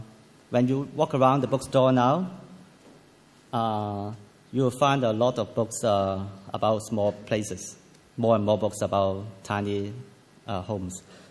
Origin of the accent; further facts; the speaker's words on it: Hong Kong; I'm from Hong Kong. I always tell people that I'm totally 100%. I was born there. Work there, study there, and teach there, and now I have my practice there.